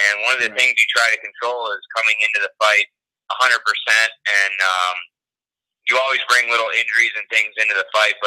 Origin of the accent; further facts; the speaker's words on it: Ohio, United States; I've known Cody since he was about 13 years old. We're both from Ohio.